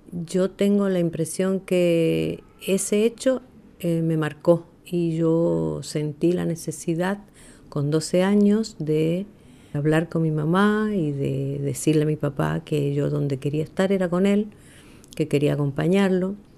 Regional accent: Santiago del Estero, Argentina; El recuerdo que tengo es de una chica de 12 años, cuyo padre ya no vivía con nosotros en la casa, en nuestra casa de Santiago del Estero.

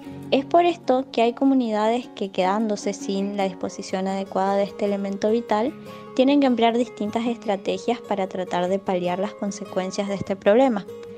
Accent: Mayor Villafañe, Formosa, Argentina; soy estudiante de la EPES número 11 de la localidad de Mayor Villafañe en la provincia de Formosa.

